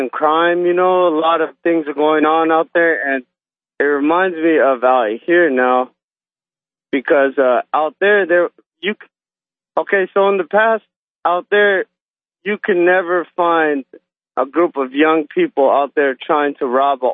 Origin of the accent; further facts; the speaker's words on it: Yemen; I'm Muslim. I'm from Yemen.